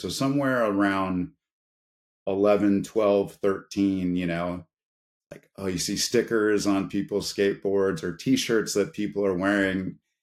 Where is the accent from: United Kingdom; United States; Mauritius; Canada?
United States; Long Beach, California; I grew up in Long Beach, California. And so skateboarding was kind of a natural thing to get into.